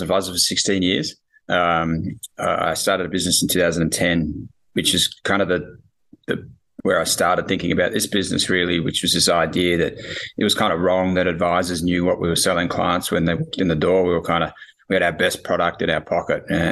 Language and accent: English; Australia; So I'm obviously Australian.